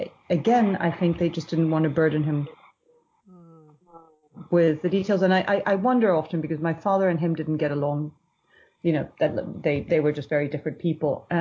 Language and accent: English; Venezuela; I grew up in Venezuela